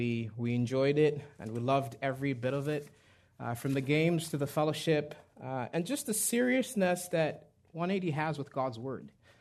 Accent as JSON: {"language": "English", "country": "Malawi", "tie": "born or raised there", "moved": "as an adult", "said": "I was born and raised in Malawi, and I met my beautiful wife there."}